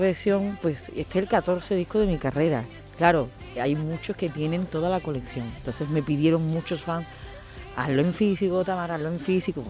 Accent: Seville, Andalusia, Spain; el 12 de junio ya estamos en el Cartuja Center Sevilla, que hace mucho tiempo que yo no venía a cantar a mi tierra.

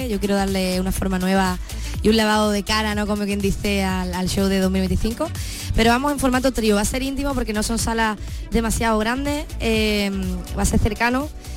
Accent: Huelva, Andalusia, Spain; que yo soy de Huelva, que yo también tengo de aquí, ¿no?

